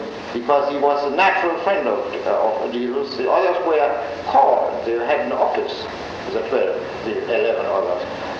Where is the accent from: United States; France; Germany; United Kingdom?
Germany; accent: German; English is a second language; moved away; I am of German descent, as you know by my accent, and I came to this country 25 years ago